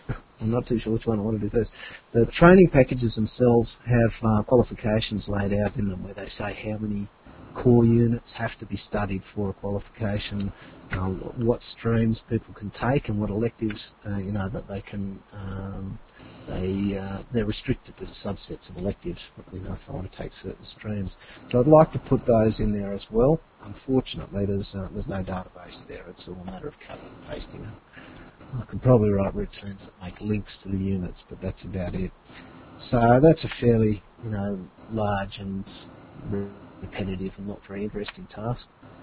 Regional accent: Australia; I'm an Australian trainer.

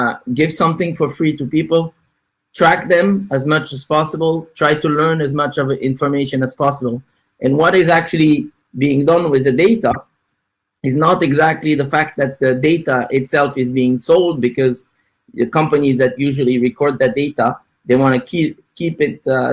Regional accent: Paris, Île-de-France, France; I'm from Paris, France.

